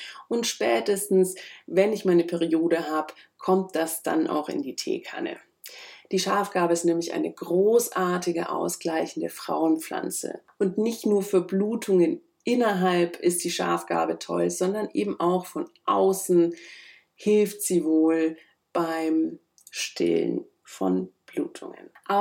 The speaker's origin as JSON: {"language": "German", "region": "Bavaria", "country": "Germany", "said": "Ich komme aus Oberfranken, da ist mir keine Walnuss in freier Wildbahn begegnet"}